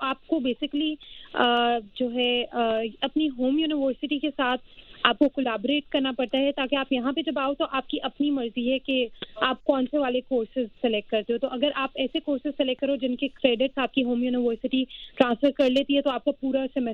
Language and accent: Hindi; Azad Kashmir, Pakistan; मैं कश्मीर से हूँ